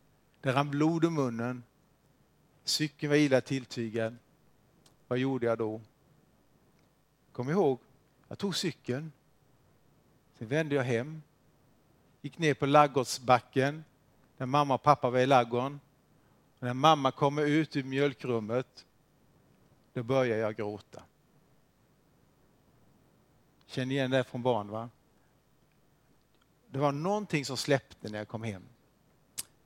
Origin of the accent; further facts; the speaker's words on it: Toftryd, Jönköping County, Sweden; jag är uppvuxen i Toftryd, ligger faktiskt i Vaggeryds kommun, inte så långt från Vaggeryd, på landsbygden. Mina föräldrar hade ett litet jordbruk.